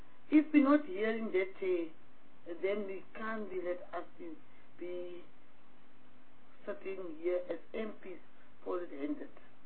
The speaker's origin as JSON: {"language": "English", "country": "South Africa", "said": "then we can, as South African people, take Robben Island like an easy factor."}